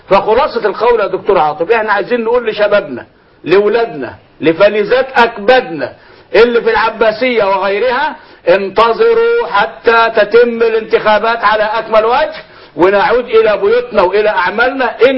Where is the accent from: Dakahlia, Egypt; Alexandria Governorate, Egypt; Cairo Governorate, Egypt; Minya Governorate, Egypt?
Dakahlia, Egypt; Mit Antar; احنا الاثنين من ميت عنتر